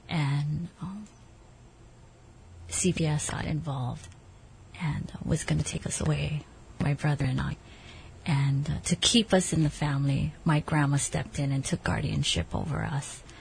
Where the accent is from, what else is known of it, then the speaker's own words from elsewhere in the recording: Kailua, Hawaii, United States; I grew up in Kailua, windward side of Oahu, Enchanted Lakes, with my grandparents.